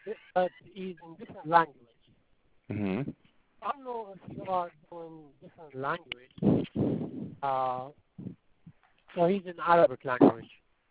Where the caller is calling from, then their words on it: Texas, United States; I'm calling from Texas.